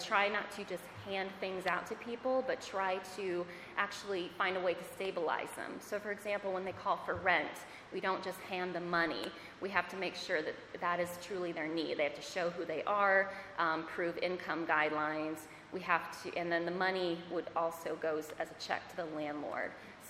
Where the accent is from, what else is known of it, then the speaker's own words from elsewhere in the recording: Florida, United States; I'm from Florida, so I absolutely hate the cold.